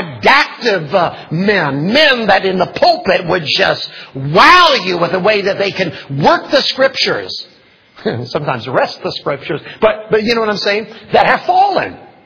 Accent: Little Rock, Arkansas, United States; born there

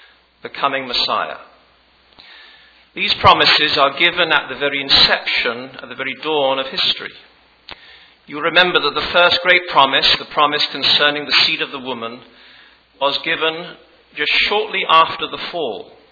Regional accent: England, United Kingdom; accent: English; moved away as an adult; also born or lived in Virginia / North Carolina; now in South Carolina, United States; I'm not from Virginia or North Carolina, where I have lived, or South Carolina, where I do live, but from England. I've been here 15 years, and apparently, so they tell me, I still maintain my English accent.

